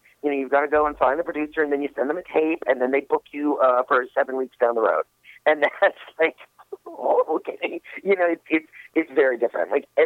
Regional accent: Toronto, Ontario, Canada; my hometown of Toronto

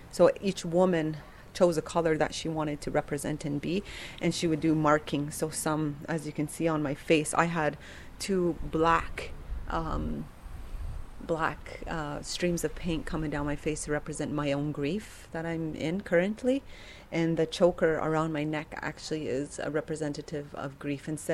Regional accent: Kahnawake, Quebec, Canada; I'm Iroquois from the Mohawk Nation, from Ganawage.

